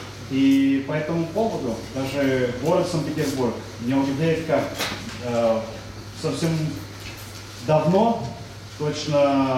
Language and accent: Russian; Brazil; Russian is a second language; я из Бразилии, образование мое юридическое